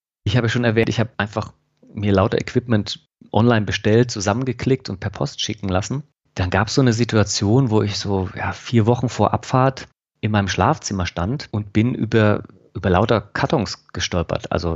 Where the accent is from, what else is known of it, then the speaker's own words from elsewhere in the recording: Freiburg, Baden-Württemberg, Germany; Ich bin da extra in meiner Heimat in Freiburg in ein Geschäft gegangen